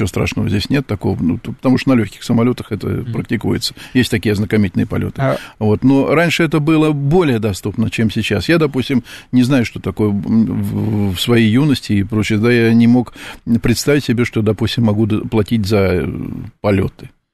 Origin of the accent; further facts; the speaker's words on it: Moscow, Russia; А я помню свое детство тоже в Тушине.